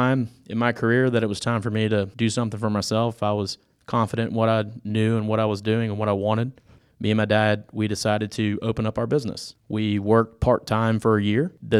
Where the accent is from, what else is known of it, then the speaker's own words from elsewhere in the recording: Mobile, Alabama, United States; We ended up actually moving back to my hometown of Mobile, Alabama.